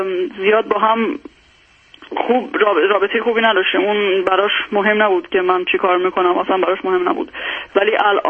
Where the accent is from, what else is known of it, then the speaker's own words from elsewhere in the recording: Iran; now in Sweden; من وقتی که از ایران اومدم سوئد،